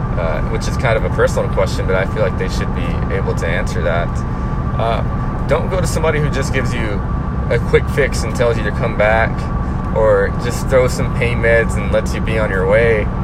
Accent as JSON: {"language": "English", "town": "Waco", "region": "Texas", "country": "United States", "tie": "born or raised there", "said": "now I'm traveling 3 hours back to my hometown of Waco. Awesome town, by the way."}